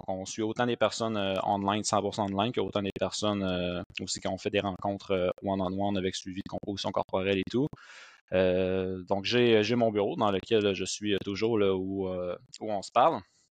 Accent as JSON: {"language": "French", "town": "Thetford Mines", "region": "Quebec", "country": "Canada", "said": "Je viens de Thetford, de la métropole de la Beauce."}